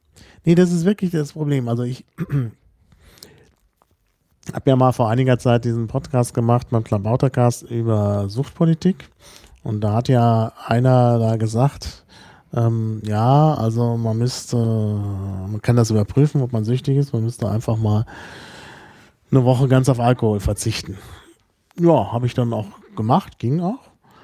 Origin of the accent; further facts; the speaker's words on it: North Rhine-Westphalia, Germany; das ist aus Nordrhein-Westfalen, kein Leitungswasser, also in der Gegend, wo ich aufgewachsen bin, heißt das Kran, der Wasserhahn heißt Kran